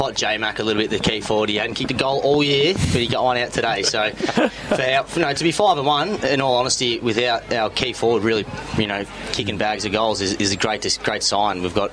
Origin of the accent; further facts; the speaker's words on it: Melbourne, Victoria, Australia; I'm from Melbourne